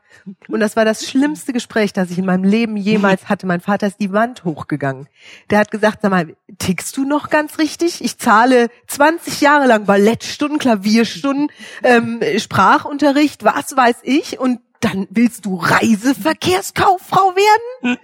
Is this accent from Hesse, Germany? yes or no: yes; Frankfurt, Hesse, Germany; born there; ich bin in Frankfurt in der Uniklinik geboren und meine Eltern haben dann noch ein Jahr in Frankfurt in der Innenstadt gewohnt und sind dann, das war Mitte der 70er, so ein Trend, dass junge Familien besser auf dem Land leben.